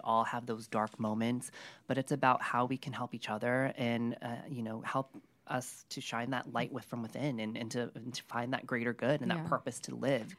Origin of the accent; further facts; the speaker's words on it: New York, United States; being a New Yorker who was very independent all of my life and having to depend on my parents.